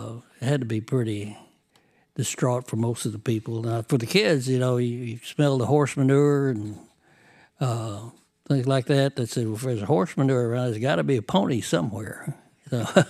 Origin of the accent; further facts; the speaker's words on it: Arkansas, United States; born there; Yeah, I was born in Aurora Camp